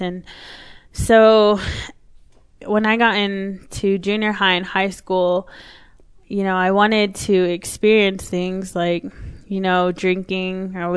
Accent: Kamiah, Idaho, United States; And I grew up in Kamiai, Idaho, which is there's about three reservations

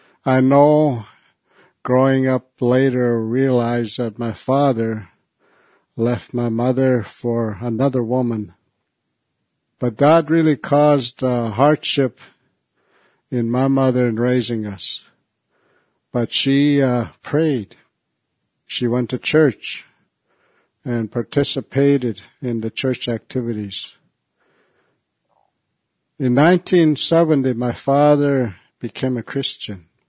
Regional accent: Round Lake, Ontario, Canada; I come from Round Lake, Ontario. It's often called Wiagamaw these days. And I come from the North Caribou Lake Band of people. I come from a family of 13 children.

